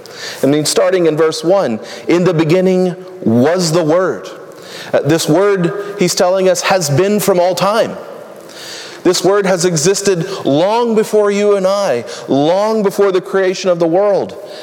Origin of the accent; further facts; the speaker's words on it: Louisiana, United States; born there; first language American Sign Language; I shared that I was born in Louisiana. I'm what's known as a CODA, a child of deaf adults. Both of my parents are deaf. American Sign Language is my first language.